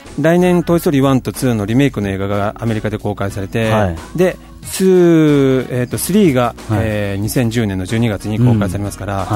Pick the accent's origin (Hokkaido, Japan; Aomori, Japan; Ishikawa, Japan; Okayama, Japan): Okayama, Japan; now in Okinawa, Japan; 僕岡山ですね。